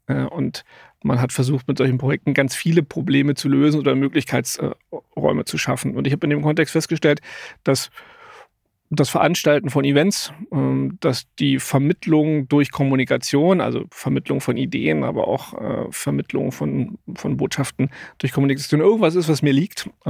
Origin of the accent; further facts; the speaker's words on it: Frankfurt, Brandenburg, Germany; now in Berlin, Germany; Geboren ganz weit im Osten, aufgewachsen ganz weit im Osten und dann leider auch nicht viel weiter geschafft als bis nach Berlin im Finale.